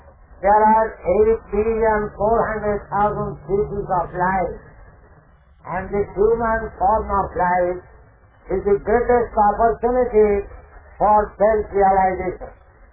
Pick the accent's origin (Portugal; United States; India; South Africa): India; born there; I am born in India, so I am thinking I am Indian.